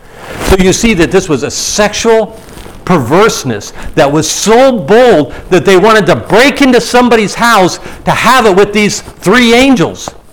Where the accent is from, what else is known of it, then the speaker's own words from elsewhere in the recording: Hawaii, United States; My wife and I, we go to Hawaii. We were raised in Hawaii. We were raised in the Catholic Church.